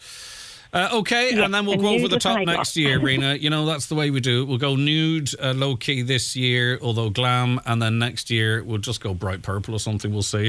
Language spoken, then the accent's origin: English; Derry, Northern Ireland, United Kingdom; I'm from Derry and I just love the alpacas in Donegal.